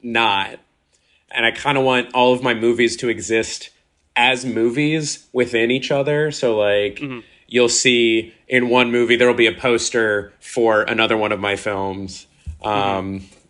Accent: Frederick, Maryland, United States; And that's in Thurmont, Maryland, which is this like outskirt of my hometown, Frederick.

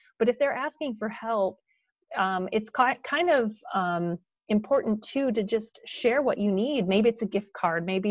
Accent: Michigan, United States; And I grew up in Michigan

